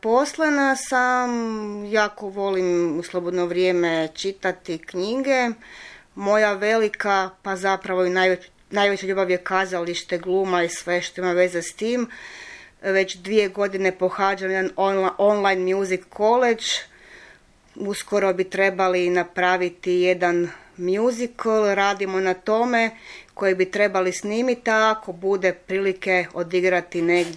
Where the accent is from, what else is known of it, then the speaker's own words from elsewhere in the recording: Zagreb, City of Zagreb, Croatia; iz Zagreba sam. Uskoro 43 godine